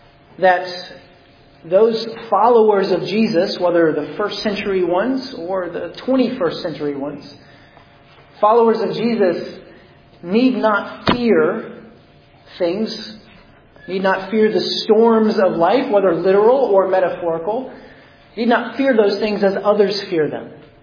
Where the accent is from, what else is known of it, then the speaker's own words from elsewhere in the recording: Alabama, United States; places like my home state in Alabama.